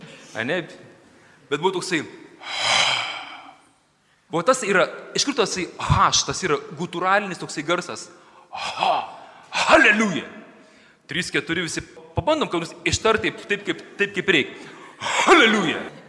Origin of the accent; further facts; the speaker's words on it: Šiauliai, Šiauliai County, Lithuania; aš matau, esu iš Šiaulių